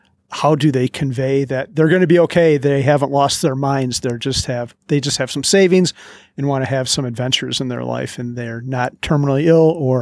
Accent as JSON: {"language": "English", "region": "Midwest", "country": "United States", "said": "God, I'm from the Midwest, and people in the Midwest, I guess there's a certain type of attitude and people are usually pretty modest."}